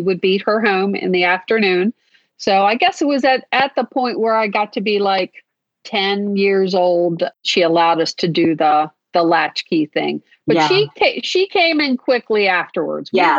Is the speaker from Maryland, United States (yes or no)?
yes; Linthicum, Maryland, United States; In Linthicum, Maryland, over by the airport, over by the old Friendship Airport, which is now BWI Airport